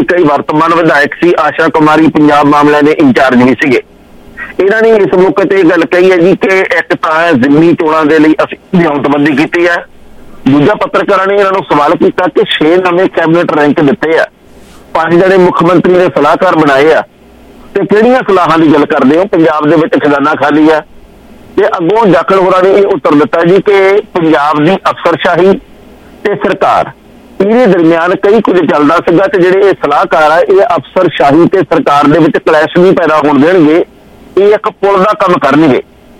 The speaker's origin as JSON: {"language": "Punjabi", "region": "Punjab", "country": "India", "moved": "yes", "said": "ਜਿੰਨੇ ਅਸੀਂ ਪੰਜਾਬੀ ਹਾਂ ਭਾਵੇਂ ਨਵੇਂ ਆਏ ਹਾਂ ਭਾਵੇਂ ਪੁਰਾਣੇ ਆਏ ਹਾਂ"}